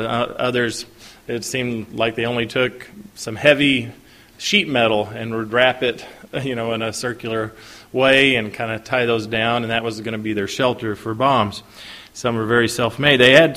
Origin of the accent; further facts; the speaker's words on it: Lexington, Kentucky, United States; born there; It was my birthday. I was born in Lexington, Kentucky.